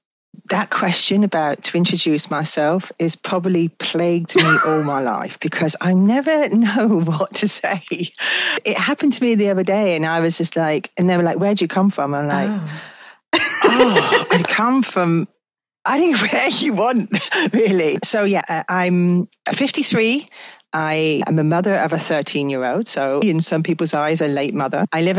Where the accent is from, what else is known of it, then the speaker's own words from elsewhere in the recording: Exeter, South West England, United Kingdom; also born or lived in Plymouth, United Kingdom / West Sussex, United Kingdom; I'm from Devon in the southwest of England, Exeter, actually. My whole family are still there.